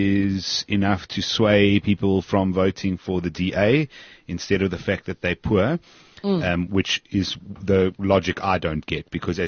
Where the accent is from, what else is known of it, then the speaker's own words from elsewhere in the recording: South Africa; I have everything that I do own is in South Africa. I am completely South African. I have no other passports or access to any other countries.